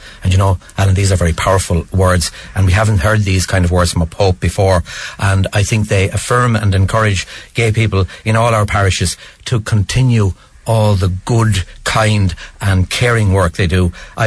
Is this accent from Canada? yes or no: no; Ballygarrett, Leinster, Ireland; Well, I'm from Ballygarrett in North County Wexford